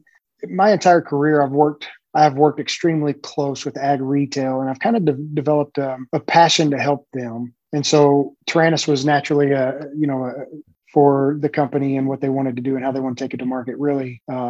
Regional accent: Plainview, Texas, United States; also born or lived in Odessa; I was born in Odessa, Texas, that's way West Texas. But I grew up from about third grade. I grew up in Plainview, Texas, from third grade till I graduated high school.

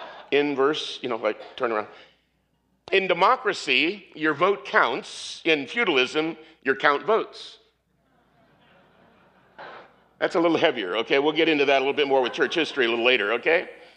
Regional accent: Dallas, Texas, United States; I'm from Dallas. I came to Northern California to cool off, and this is just a little bit weird.

